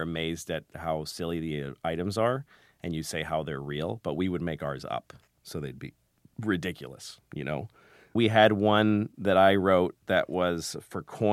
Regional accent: Boston, Massachusetts, United States; born or raised there

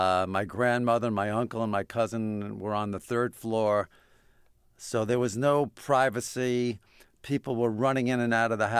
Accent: Brooklyn, New York, United States; I grew up in Brooklyn in a in Sheepshead Bay. I lived right under the Belt Parkway, and there were four buildings, which was my little universe.

